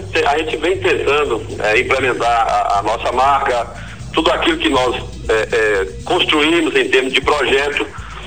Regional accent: Condeúba, Bahia, Brazil; Sou nascido e criado em Condeúba, uma terra pela qual eu tenho um amor muito grande.

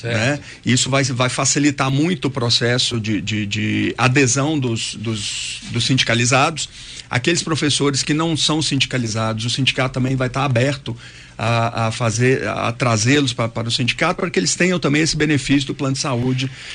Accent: Vespasiano, Minas Gerais, Brazil; moved away as an adult; Eu sou de Vespasiano, Minas Gerais.

